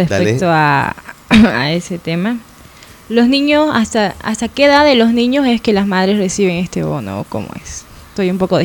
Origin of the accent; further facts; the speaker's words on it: Beni, Bolivia; allá en el Beni, por ejemplo, yo soy del Beni, sí.